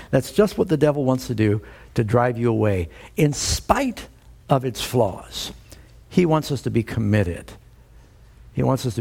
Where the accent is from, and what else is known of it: New York City, New York, United States; born or raised there